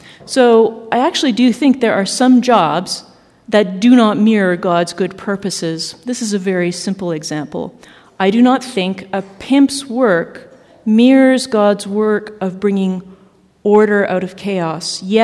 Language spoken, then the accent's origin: English; Ottawa, Ontario, Canada; Ottawa's my hometown.